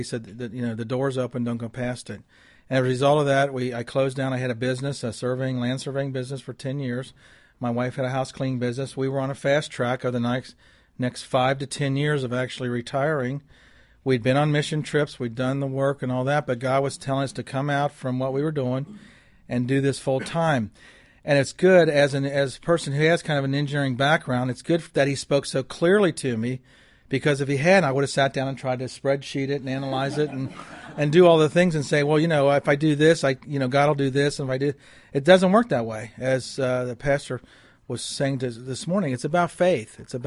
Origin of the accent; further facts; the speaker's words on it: Ohio/Kentucky area, United States; Marilyn and I come from the Ohio, Kentucky area.